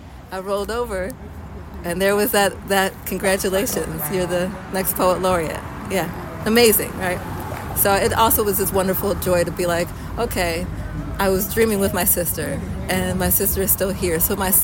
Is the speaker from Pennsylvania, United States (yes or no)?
yes; Philadelphia, Pennsylvania, United States; But Philly has always been, you know, it is home, right? I grew up in Southwest.